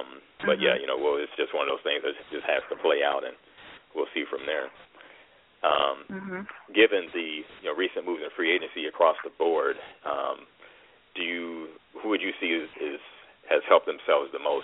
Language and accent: English; Chicago, Illinois, United States; And also, I'm from Chicago, so I'm a big homer.